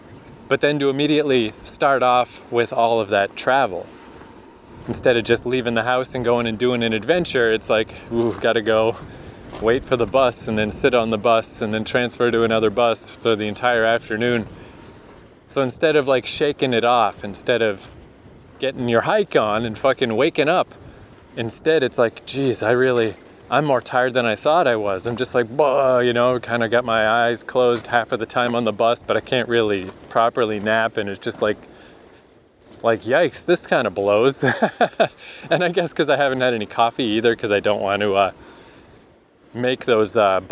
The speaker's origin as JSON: {"language": "English", "region": "Eastern Canada", "country": "Canada", "said": "Maybe it's because I'm from Eastern Canada."}